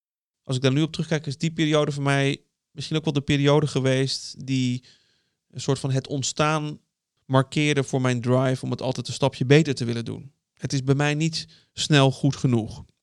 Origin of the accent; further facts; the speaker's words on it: Dalfsen, Overijssel, Netherlands; also born or lived in Barendrecht; Ik ben geboren in Rotterdam. Nou ja, eigenlijk Barendrecht. Ik was een jaar of 4 toen we vanuit de Randstad naar Dalfsen verhuisden. Een dorp in Overijssel, dichtbij Zwolle.